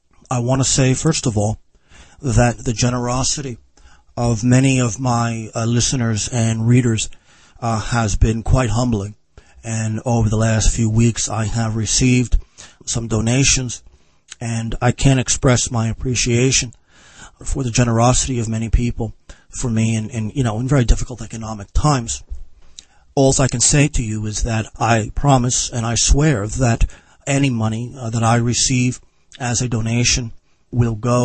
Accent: New Jersey, United States; as an Irishman from New Jersey, how did I get into this Russo-Ukrainian Orthodox vision?

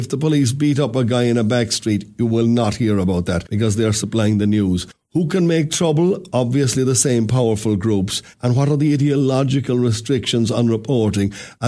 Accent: Ireland; when I was a child growing up in Ireland

